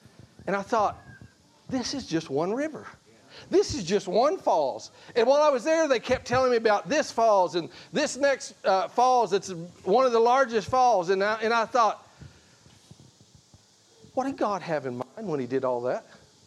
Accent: Kentucky, United States; and I grew up in Kentucky, and so we had streams and springs coming down, and it was clear water.

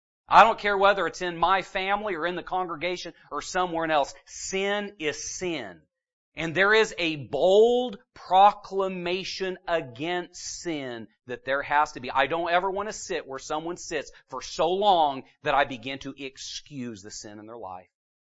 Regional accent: Pacific Northwest, United States; now in Midwest, United States; You know, I grew up in the Northwest and they are different than y'all here in the Midwest.

